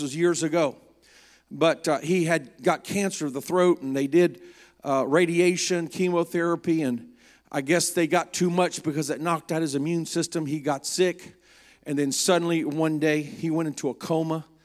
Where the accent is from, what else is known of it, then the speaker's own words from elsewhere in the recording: South Korea; I told you I grew up in Korea, and most of the people there are Buddhist or animist, worship spirits.